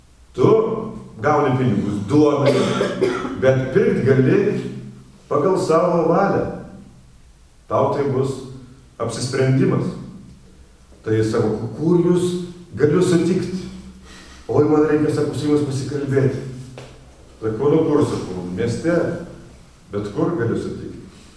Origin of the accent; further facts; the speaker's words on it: Dagestan, Russia; Lithuanian is a second language; now in Lithuania; Aš iš Dagestano, Lietuvoje, jau nuo 84 metų, čia žmona yra, dukra jau saugusi, bet jie mane išvarė, dabar aš gyvenu nakvynės namuose